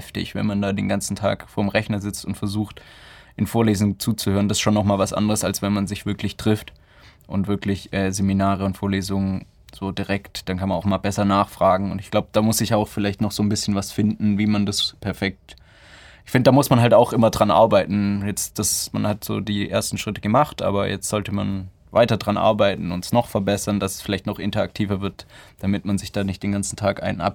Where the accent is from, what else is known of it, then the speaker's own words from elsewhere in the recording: Unterjesingen, Baden-Württemberg, Germany; Ich komme aus dem wunderschönen Unterjesingen, also direkt neben Tübingen, vorortmäßig.